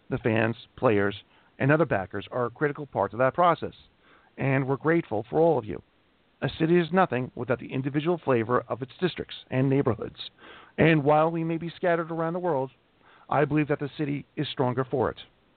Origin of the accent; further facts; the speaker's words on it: Toronto, Ontario, Canada; For me personally, Titan City is Toronto, my hometown. What we call street food, the world would call a taste of home. I've walked its historic Yonge Street thousands of times